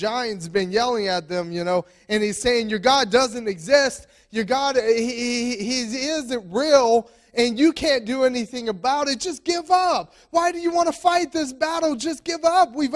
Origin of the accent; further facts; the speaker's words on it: Louisiana, United States; Well, I'm from Louisiana. My wife is from Mountain Home, Arkansas. … It's French. Yeah, I'm a Cajun.